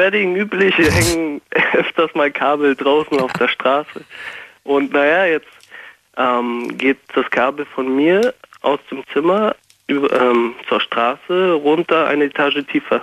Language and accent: German; Bulgaria; Aus Bulgarien.